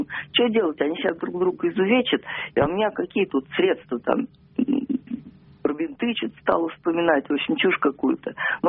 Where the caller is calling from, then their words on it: Moscow Oblast, Russia; из Подмосковья.